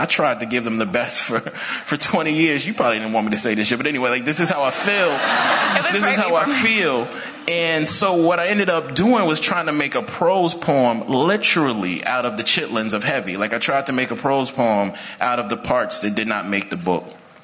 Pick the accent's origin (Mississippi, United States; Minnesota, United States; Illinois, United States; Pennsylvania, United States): Mississippi, United States; And I'm from Mississippi.